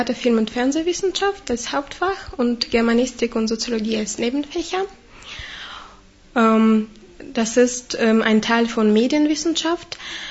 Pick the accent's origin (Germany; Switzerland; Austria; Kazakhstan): Kazakhstan; Kostanay, Kostanay Region; German is a second language; moved away as an adult; In meiner Heimatstadt Kostanai in Kasachstan habe ich angefangen, deutsche Philologie zu studieren.